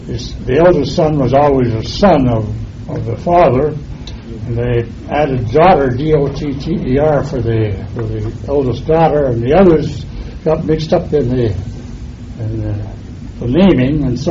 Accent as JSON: {"language": "English", "region": "Ontario", "country": "Canada", "tie": "born or raised there", "lives_now": "United States", "said": "I was born in the Indian country around Lake of the Woods, western Ontario, just north of the Minnesota border, in 1908."}